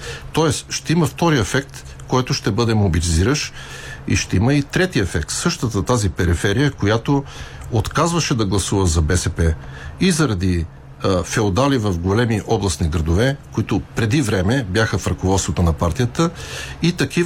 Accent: Pleven, Pleven Province, Bulgaria; в родния ми край, в Плевен

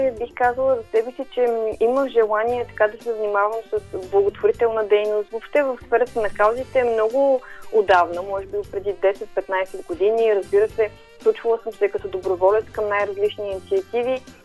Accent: Plovdiv, Plovdiv Province, Bulgaria; от Пловдив съм, така доста по обиколицата имах възможност и се върнах отново вкъщи, както се казва.

